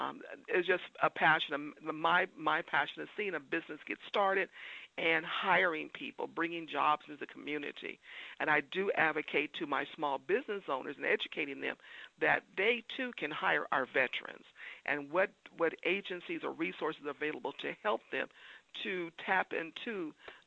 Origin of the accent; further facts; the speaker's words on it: Oakland, California, United States; I was raised in Northern California in East Oakland. My father was in the Navy.